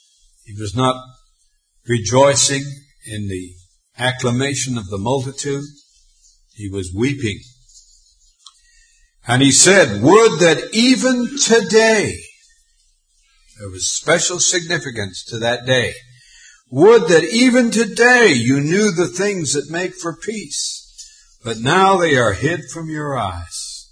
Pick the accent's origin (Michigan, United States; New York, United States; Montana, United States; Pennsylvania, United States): Montana, United States; Growing up in Montana, I used to ride horses that had never been ridden before.